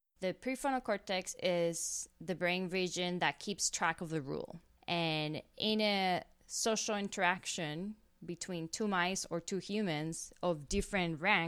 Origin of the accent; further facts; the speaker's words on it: Puerto Rico; So I'm from Puerto Rico, and nobody in my family has ever left the island for pursuit of an education.